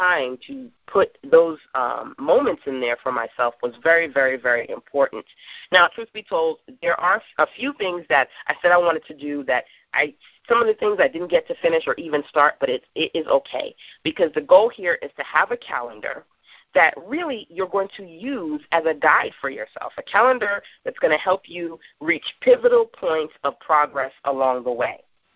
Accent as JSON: {"language": "English", "town": "New York City", "region": "New York", "country": "United States", "tie": "born or raised there", "said": "so much fun because I am a native New Yorker."}